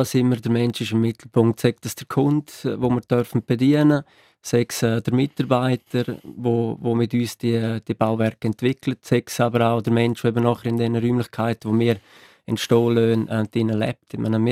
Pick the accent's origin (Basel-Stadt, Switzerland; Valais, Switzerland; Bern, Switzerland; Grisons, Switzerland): Grisons, Switzerland; Maienfeld; am Schluss ist Meienfeld, Bündner Herrschaft und das Bündnerland meine Heimat.